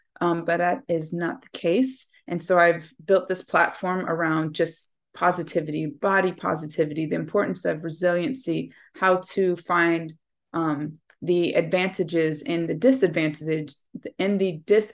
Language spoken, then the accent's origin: English; United States; I am from the United States.